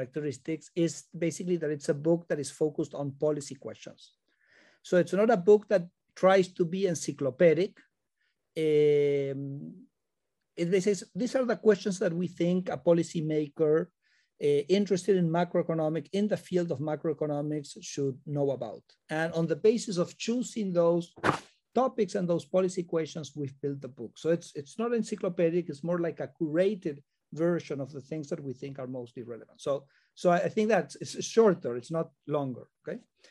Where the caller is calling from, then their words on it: Buenos Aires, Argentina; I'm talking from Buenos Aires, so I'm a little bit far away.